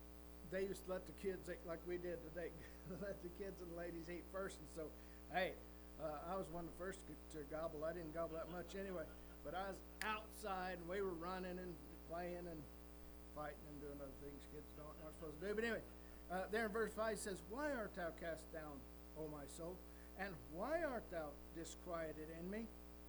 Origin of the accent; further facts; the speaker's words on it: New Mexico, United States; Now, I was raised in New Mexico. I can tell a coyote.